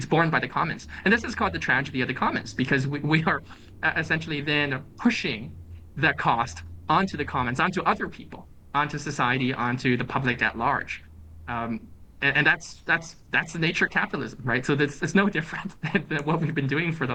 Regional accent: Canada; also born or lived in China; See, I grew up in Canada, but I'm from China originally, and I go back to China on occasion

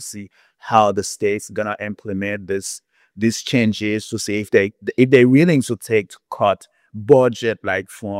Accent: Haiti; English is a second language; sometimes I am from Haiti.

